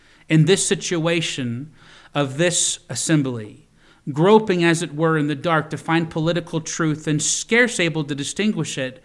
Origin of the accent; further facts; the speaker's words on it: Virginia, United States; I grew up in Virginia, and so many times I'd go to the Smithsonian Museum and just look at the artifacts there